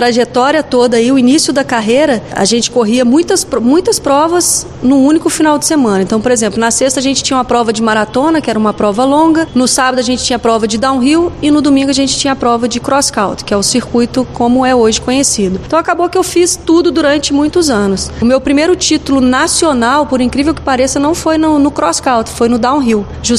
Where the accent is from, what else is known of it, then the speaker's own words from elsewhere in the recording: Juiz de Fora, Minas Gerais, Brazil; mineira. Meu primeiro mundial foi em 97, foi uma das provas que mais me chamou a atenção, porque eu saí de Juiz de Fora, saí do Brasil, fui parar na Suíça